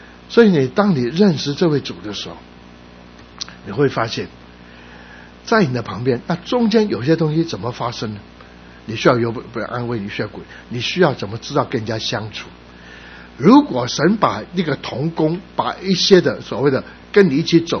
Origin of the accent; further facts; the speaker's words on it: China; now in United States; 我是中国人，在美国人的当中